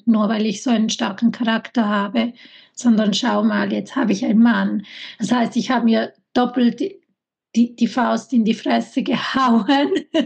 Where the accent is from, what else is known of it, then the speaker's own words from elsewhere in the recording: Italy; ich bin Italienerin